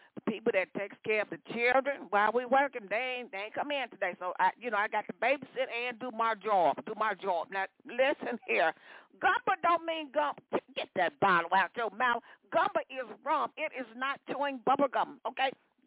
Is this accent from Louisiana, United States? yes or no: yes; New Orleans, Louisiana, United States; He will be in New Orleans, Louisiana. Yes, indeed, my hometown.